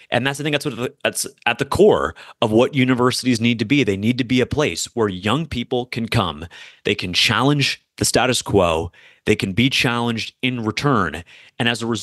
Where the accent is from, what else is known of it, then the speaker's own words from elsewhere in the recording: Florida, United States; I grew up in Florida, a southeastern state that gets hurricanes more than any other